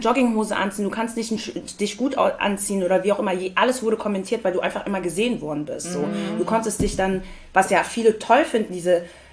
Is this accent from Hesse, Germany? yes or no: yes; Frankfurt, Hesse, Germany; ich bin in Frankfurt geboren und habe in Sindlingen-Hattersheim so gelebt